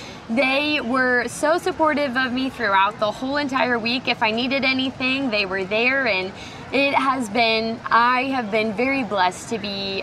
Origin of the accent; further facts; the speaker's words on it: Iowa, United States; Well, then he called Davis, and I thought, wait, I'm from Davis.